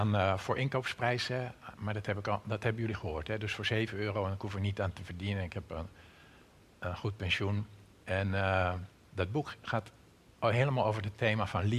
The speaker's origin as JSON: {"language": "Dutch", "region": "North Holland", "country": "Netherlands", "said": "Ik kom helemaal uit Noord-Holland, zoals je hoort."}